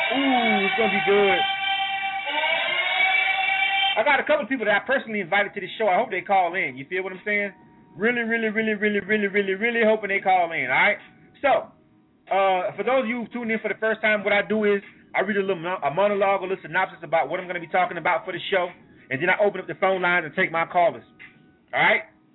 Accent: Panama City, Florida, United States; now in Atlanta, United States; I'm from the South. From Panama City, Florida. I live in Atlanta. So I'm from the South, where we still have a wide range of race issues.

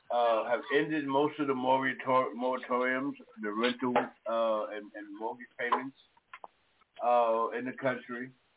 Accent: Brooklyn, New York, United States; also born or lived in New Jersey; You know, I lived in Jersey. I was born and raised in Brooklyn. And I moved to Jersey, and I was in Jersey for like 25 years.

